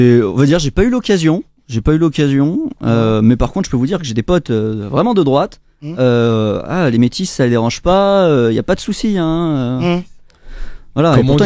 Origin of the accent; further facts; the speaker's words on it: Saint-Vallier, Auvergne-Rhône-Alpes, France; Moi, je viens de la Drôme, je viens de Saint-Vallier.